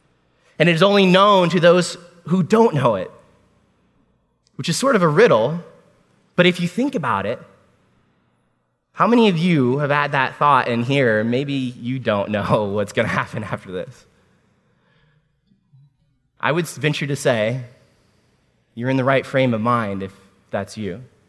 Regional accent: Washington, District of Columbia, United States; born there; I was born at Walter Reed Army Medical

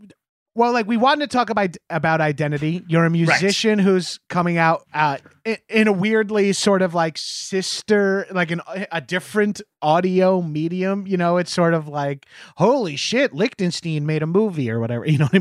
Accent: New York, United States

